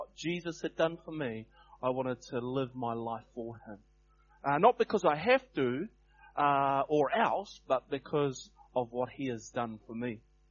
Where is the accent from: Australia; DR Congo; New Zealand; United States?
New Zealand; North Island; I'm from the North Island, so don't hold that against me.